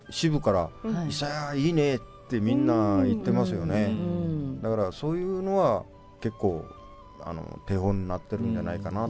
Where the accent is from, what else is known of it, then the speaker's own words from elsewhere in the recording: Arita, Saga, Japan; 僕は佐賀県出身の、有田の